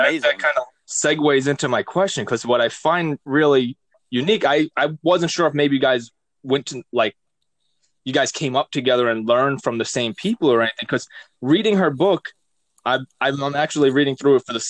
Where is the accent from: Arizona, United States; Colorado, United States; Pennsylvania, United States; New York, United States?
New York, United States; She's a New Yorker just like me. So yeah. like when she says certain things in the book, I know as a New Yorker what she meant.